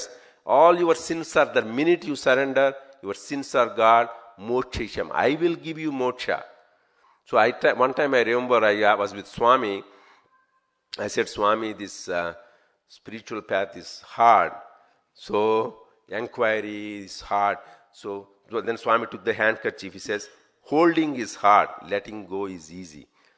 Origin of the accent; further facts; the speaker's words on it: South Africa; So I'm from South Africa, not from Fiji.